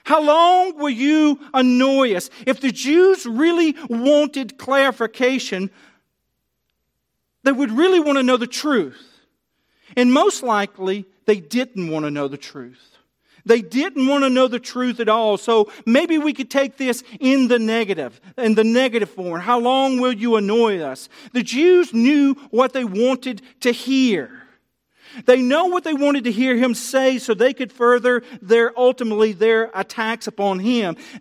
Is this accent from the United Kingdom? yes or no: no; the South, United States; even though that I am from the South, it does get colder in December than it is in June. That's how it works down there.